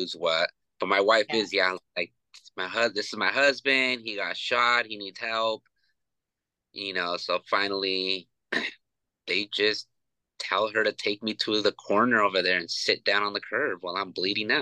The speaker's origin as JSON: {"language": "English", "region": "California", "country": "United States", "tie": "born or raised there", "said": "I grew up in California, born in Northern Cali and then raised in SoCal."}